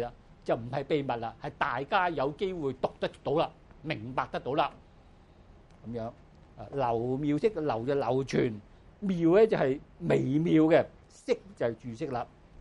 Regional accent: Guangdong, China; 我哋廣東人講啲話，我哋去浙江唔識聽，係咪？

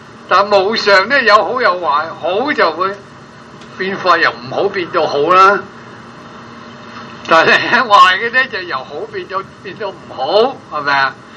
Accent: Guangdong, China; 我哋我都係廣東人啦，就係廣東人話翻廣東人

